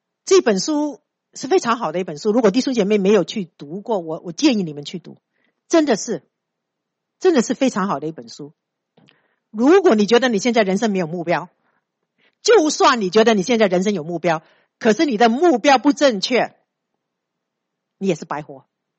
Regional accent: China; 因为我们中国人太有智慧了

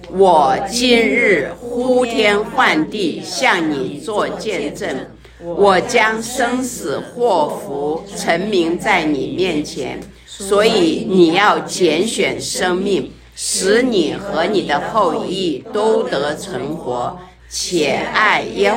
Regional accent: Jiangxi, China; 用我们江西话讲说，神是你的命啊

